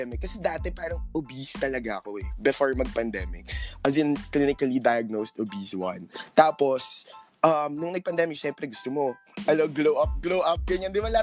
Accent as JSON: {"language": "Tagalog", "town": "Quezon City", "region": "Metro Manila", "country": "Philippines", "said": "or QC kung taga-QC kasi ako"}